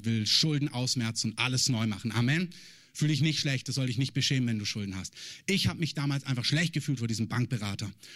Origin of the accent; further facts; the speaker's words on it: Baden-Württemberg, Germany; Ich bin auch kein Schwabe, ich komme nur von da. Also ich bin kein Schwabe von Geburt her, sondern da nur groß geworden.